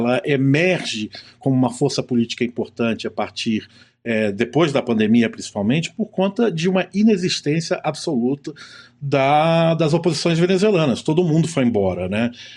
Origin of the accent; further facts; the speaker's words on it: Brazil; Sou brasileiro, operando com um telefone celular, sem câmera, aquela coisa toda.